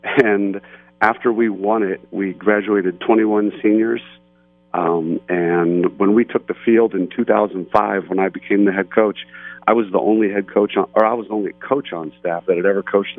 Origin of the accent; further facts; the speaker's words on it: Fort Myers, Florida, United States; returned after graduation from Florida State University to my hometown, Fort Myers, Florida, and I always wanted to coach.